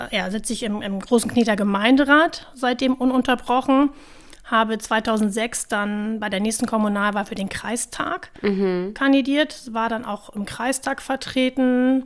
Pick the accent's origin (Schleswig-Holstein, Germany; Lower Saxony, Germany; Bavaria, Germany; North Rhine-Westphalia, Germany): Lower Saxony, Germany; ich komme aus dem Landkreis Oldenburg, in dem die Agrarbranche mit allen ihren vor- und nachgelagerten Bereichen ein ganz wichtiger Wirtschaftsfaktor ist.